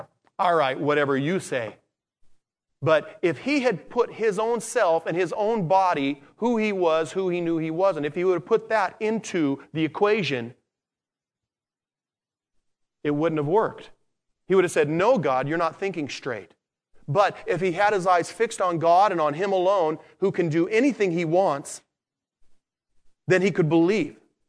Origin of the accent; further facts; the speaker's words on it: San Diego, California, United States; I grew up in San Diego where I would go to the San Diego Padres baseball games.